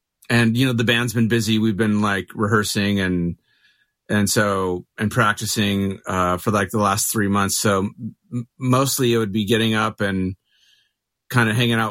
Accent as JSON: {"language": "English", "town": "Mesa", "region": "Arizona", "country": "United States", "tie": "born or raised there", "lives_now": "Phoenix, United States", "said": "So I grew up in Mesa. I live in Phoenix, which is just like just kind of two towns over."}